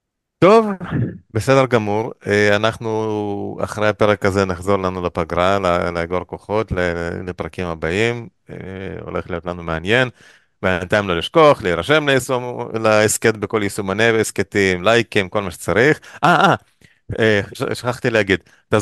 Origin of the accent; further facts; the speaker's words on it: Russia; Hebrew is a second language; now in Israel; אני בא מרוסיה, לנו יש בעיה עם הידיעה, עם ידוע.